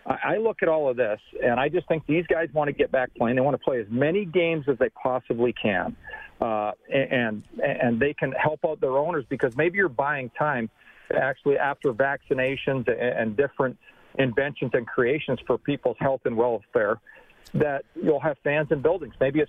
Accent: Canada; Being a Canadian and a diehard Canadian

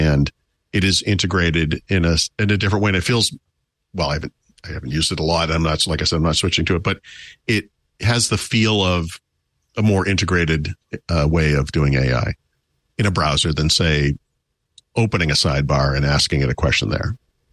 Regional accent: United States; also born or lived in Massachusetts; You can't, as an American, travel somewhere to buy cheap tech and bring it home.

